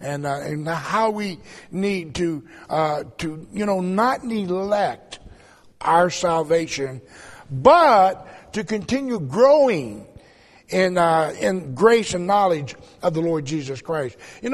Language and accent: English; Georgia, United States; now in Massachusetts, United States; But I'm originally from Georgia, and I moved to Massachusetts about 41 years ago.